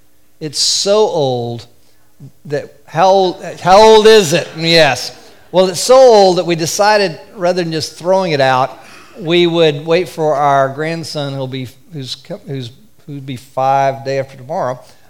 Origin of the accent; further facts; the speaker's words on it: Florida, United States; And I'm not sure if that's because I was raised in Florida where it's, you know, 70 degrees on Christmas